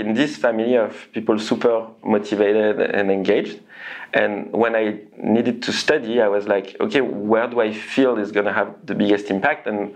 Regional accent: Windward Islands, French Polynesia; I grew up in Tahiti, it's really a small island in the middle of the Pacific Ocean.

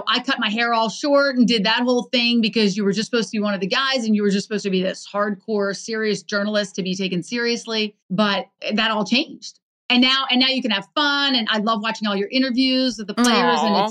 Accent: Baltimore, Maryland, United States; I think I always loved sports and I grew up in Baltimore. And so my dad's an eye surgeon at Johns Hopkins.

